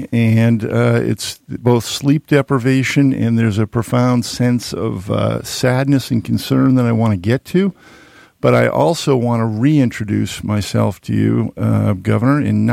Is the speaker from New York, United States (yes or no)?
no; Needham, Massachusetts, United States; I grew up in Needham, Mass.